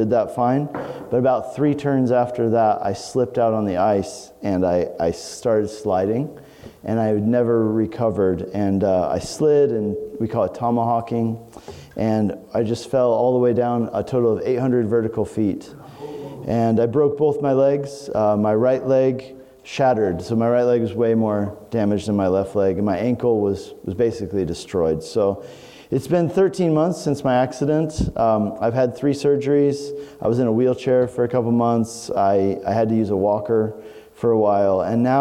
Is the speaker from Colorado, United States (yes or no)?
yes; Denver, Colorado, United States; Well, you know, I grew up in Colorado. I grew up in Denver.